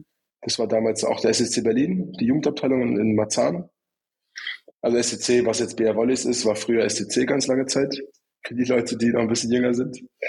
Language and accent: German; Eastern Ukraine, Ukraine; first language Russian; German is a second language; bin ich halt im Osten aufgewachsen, so östlich. Mhm. Und da haben wir haben immer Russisch geredet zu Hause. Also meine Eltern sind auch, die reden beide Russisch. Wir haben immer zu Hause Russisch geredet.